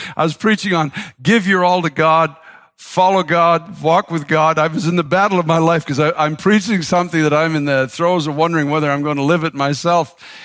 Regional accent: Canada; I'm a Canadian, so I got a pair of skates that I've always wanted

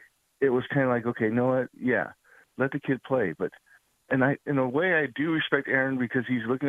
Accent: Wisconsin, United States; born there; now in San Diego, United States; I was born in Wisconsin. You know, my dad got in the military, you know, he got sent out here.

